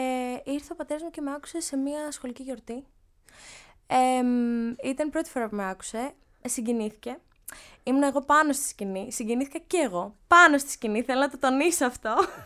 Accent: Crete, Greece; Το οποίο ήταν στις Μοίρες. Είναι μια κωμόπολη σχετικά κοντά στο χωριό μου.

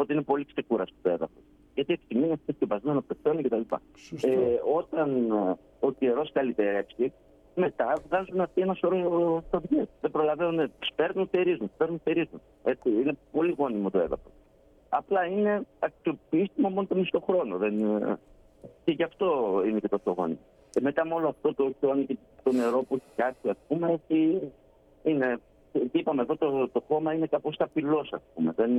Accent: Macedonia, Greece; now in abroad; εμεί είμαστε Μακεδόνες, ούτε και εμεί δεν του ξέρουμε.

